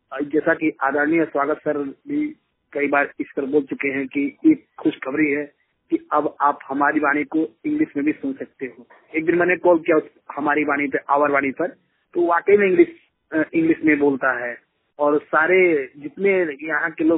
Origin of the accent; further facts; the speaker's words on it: Mandi Bazar, Uttar Pradesh, India; मैं जिला देवरिया उत्तर प्रदेश ग्राम मंडी बाजार का रहने वाला हूँ।